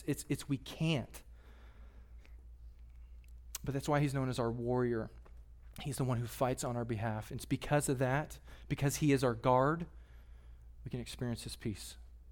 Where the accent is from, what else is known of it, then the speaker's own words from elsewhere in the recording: Katy, Texas, United States; I grew up in a subdivision, I'll close with this, called Town Park. It's right, I grew up in Katy, and there's a the school was right there, and we had a great childhood out there in the burbs.